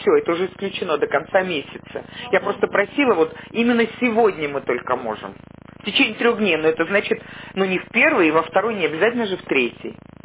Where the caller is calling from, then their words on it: Shushary, Saint Petersburg, Russia; Я вот из Шушар, моя квартира на Валдайской, 4